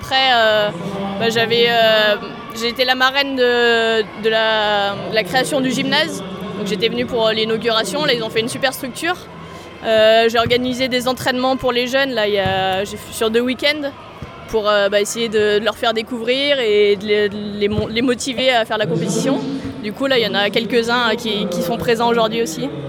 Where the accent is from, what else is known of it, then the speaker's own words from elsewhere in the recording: Saint-Étienne, Auvergne-Rhône-Alpes, France; j'ai 23 ans, je suis originaire de Saint-Étienne.